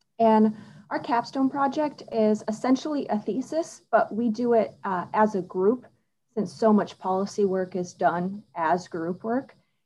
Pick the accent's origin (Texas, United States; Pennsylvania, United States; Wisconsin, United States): Wisconsin, United States; I grew up in the St. Croix River Valley, northwestern Wisconsin, town of about 1,000 people.